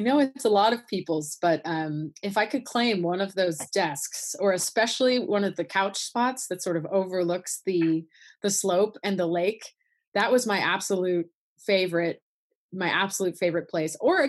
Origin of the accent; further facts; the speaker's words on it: California, United States; the coaches were concerned that because I'm from Southern California, they wanted to make sure that I was prepared